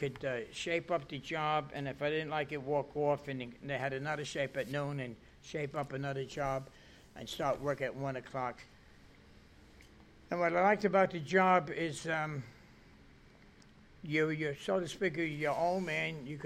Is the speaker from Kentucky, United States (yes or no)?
no; Brooklyn, New York, United States; born and raised in Houdini's house in Brooklyn, and I started on the Brooklyn docks around age 18.